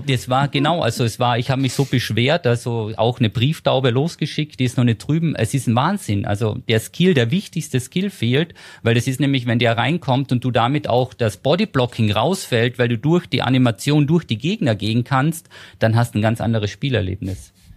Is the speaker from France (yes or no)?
no; Austria; aber ich bin auch ein Österreicher, da muss nicht beliebt sein.